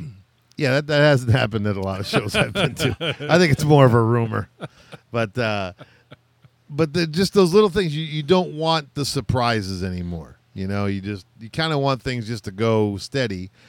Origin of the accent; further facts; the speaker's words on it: United States; So, yeah, it's being an American. I mean, there's a lot of things that make me proud about it.